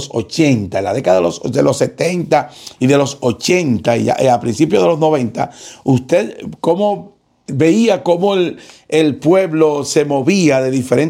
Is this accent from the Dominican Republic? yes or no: yes; Barahona, Dominican Republic; específicamente nosotros nos criamos en Barahona